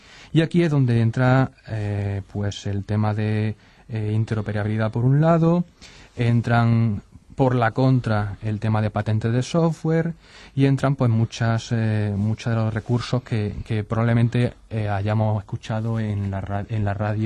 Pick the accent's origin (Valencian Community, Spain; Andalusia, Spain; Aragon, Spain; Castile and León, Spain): Andalusia, Spain; Soy andaluz, exagero siempre un poquito.